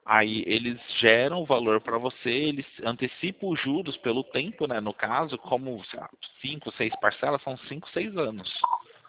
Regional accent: Sorocaba, São Paulo, Brazil; Eu sou de Sorocaba.

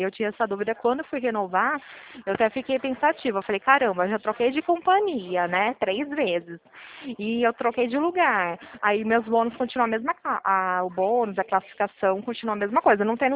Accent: Pirassununga, São Paulo, Brazil; eu sou daqui de Pirassununga, tá?

